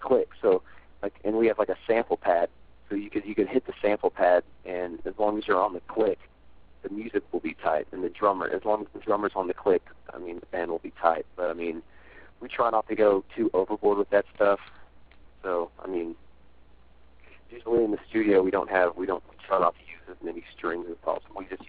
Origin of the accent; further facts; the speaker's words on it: Knoxville, Tennessee, United States; because we're from Knoxville, Tennessee. No label executive is going to come out to fucking bumfuck Tennessee to see a band, you know?